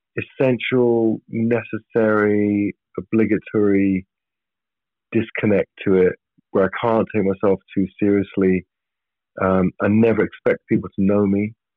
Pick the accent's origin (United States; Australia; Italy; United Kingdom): United Kingdom; England; Yeah, I think that we just like, you know, being English and part of our culture is